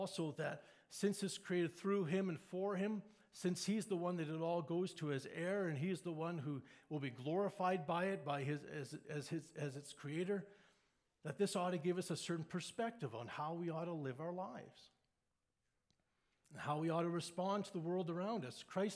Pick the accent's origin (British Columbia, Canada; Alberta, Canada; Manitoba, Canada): Manitoba, Canada; Winnipeg; We grew up in Winnipeg